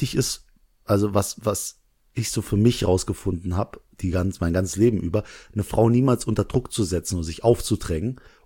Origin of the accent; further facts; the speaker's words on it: Langweiler, Germany; ich komme aus Langweiler, da wohne ich.